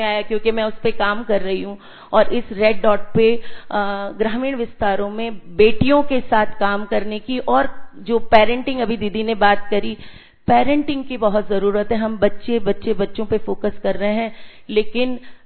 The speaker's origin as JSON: {"language": "Hindi", "town": "Vadodara", "region": "Gujarat", "country": "India", "said": "मैं वडोदरा से आई हूँ और बिहेवियरल काउंसलिंग में डील करती हूँ, बच्चों के साथ काम करती हूँ।"}